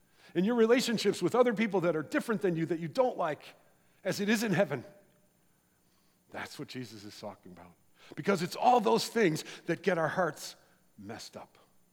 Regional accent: United States; I'm American, friends. I served in the United States Navy for 6 years.

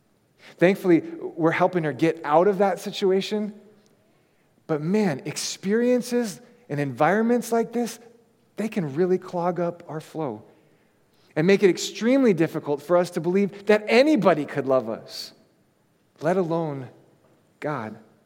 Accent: Hawaii, United States; Many of you know I grew up in Hawaii, beautiful place, but I was teased mercilessly as a child because I didn't look like my peers.

